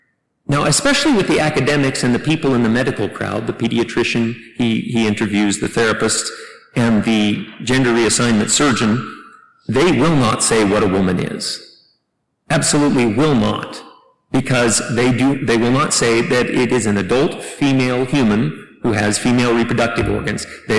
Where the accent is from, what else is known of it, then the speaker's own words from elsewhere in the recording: Kansas, United States; where I grew up in Kansas, we had only dirt roads.